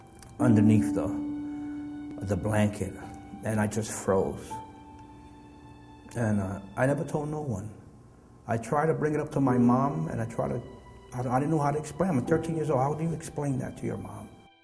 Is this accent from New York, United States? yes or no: yes; Brooklyn, New York, United States; I'm originally from Brooklyn, New York. Raised by a single mom.